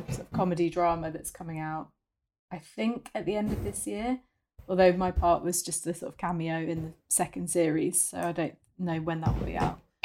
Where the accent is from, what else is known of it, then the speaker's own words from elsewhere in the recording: London, United Kingdom; I'm from London. Very boring. I went to school in Oxford, but no, not from Bristol at all.